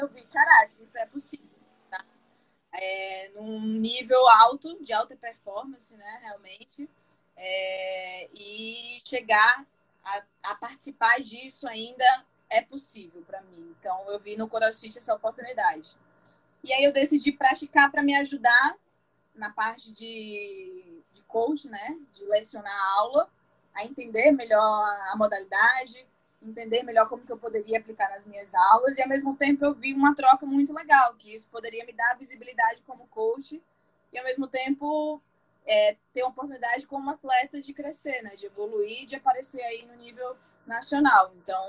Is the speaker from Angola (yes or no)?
no; Natal, Rio Grande do Norte, Brazil; no Nordeste, que é de onde eu vim de Natal, do Rio Grande do Norte